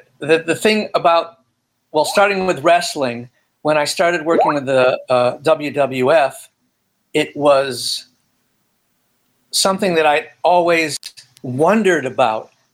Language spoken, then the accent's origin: English; Chicago, Illinois, United States; I grew up in Chicago.